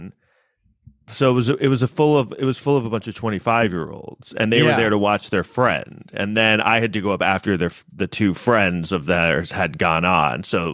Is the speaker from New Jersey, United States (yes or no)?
no; Manhattan, New York, United States; I'm white trash. I live in an apartment in Manhattan. I grew up in Manhattan.